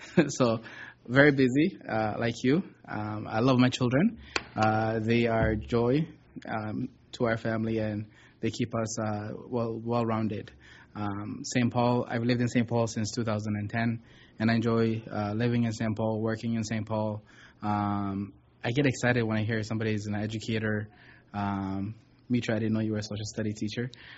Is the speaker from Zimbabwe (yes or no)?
no; Kenya; moved away; also born or lived in Mogadishu, Somalia; I originally come from Mogadishu, Somalia. It's where I was born. I was raised in Kenya, and came here in 96.